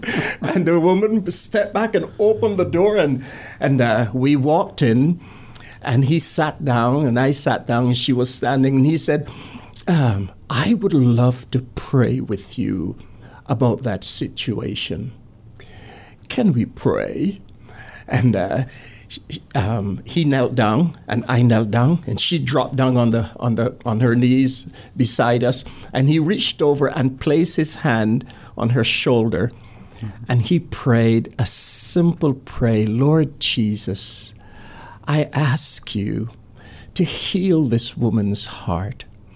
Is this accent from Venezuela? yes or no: no; Barbados; I'm from Barbados.